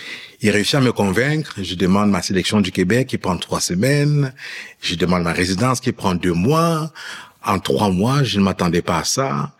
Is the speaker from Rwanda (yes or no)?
no; Cameroon; also born or lived in Gabon; Oui, en fait, de façon brève, je suis né au Cameroun. Voilà, et puis j'ai grandi au Cameroun, puis ma famille a immigré en France.